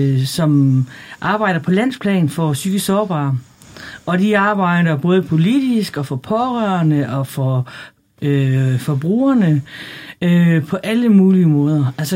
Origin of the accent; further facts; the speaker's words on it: Hvidebæk, Zealand, Denmark; og jeg kommer fra Hvidebæk. Gift og har tre børn, som er store.